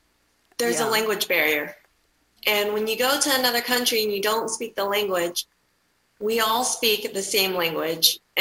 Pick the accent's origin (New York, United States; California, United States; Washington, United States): California, United States; now in Las Vegas, United States; Orange County, close to LA.